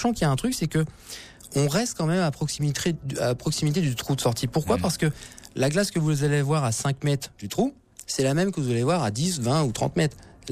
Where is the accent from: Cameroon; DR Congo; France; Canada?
France; Troyes, Grand Est; je suis originaire de Troyes.